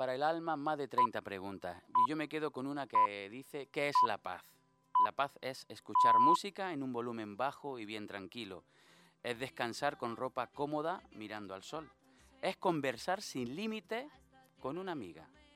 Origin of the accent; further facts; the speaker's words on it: Andalusia, Spain; Soy andaluz y voy a decir que voy a ser rápido, aunque sea complicado, porque los andaluces hacemos cualquier cosa menos ser corto